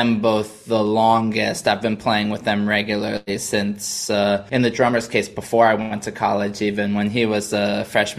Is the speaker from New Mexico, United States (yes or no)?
no; New York, United States; I'm born and raised in New York.